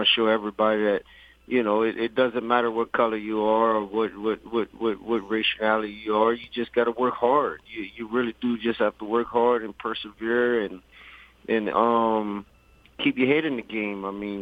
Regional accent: Vinton, Louisiana, United States; My dad and mom, I come from Louisiana, Vinton, Louisiana, representing in the house.

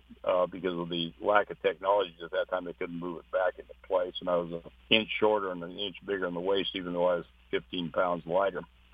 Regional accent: Montana, United States; because that was my home state

